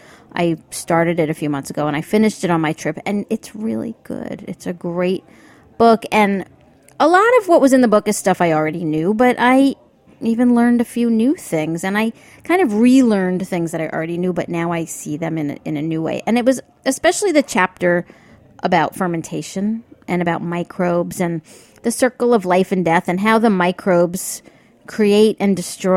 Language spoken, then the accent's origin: English; New York City, New York, United States; As a New Yorker, I go out there and I wonder why anybody would ever want to live any place but there.